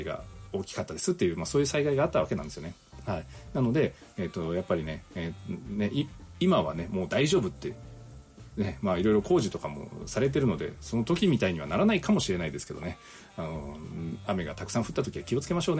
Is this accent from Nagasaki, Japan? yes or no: yes; Unzen, Nagasaki, Japan; で私ね出身が雲仙市国見町っていうところなんですけど